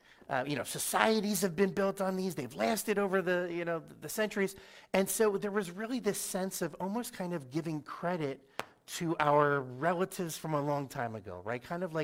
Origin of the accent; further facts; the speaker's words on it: Yardley, Pennsylvania, United States; I grew up in Bucks County in a town called Yardley, which is about 40 minutes or so, let's say, north of Philadelphia.